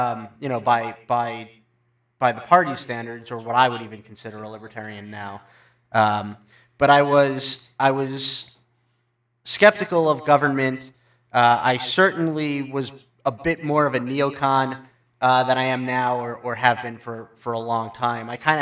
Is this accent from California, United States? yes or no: no; New York, United States; Because, you know, I grew up in New York